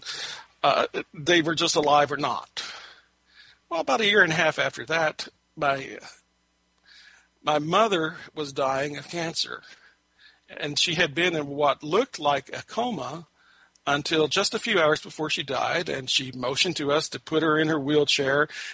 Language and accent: English; Texas, United States; I was 18 years old. I was growing up in Texas, where you have these bodies of water called stock tanks.